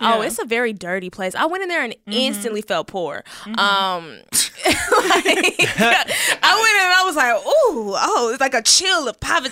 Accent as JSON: {"language": "English", "region": "Texas", "country": "United States", "said": "Yes, I'm from Texas. I know about Winn-Dixie."}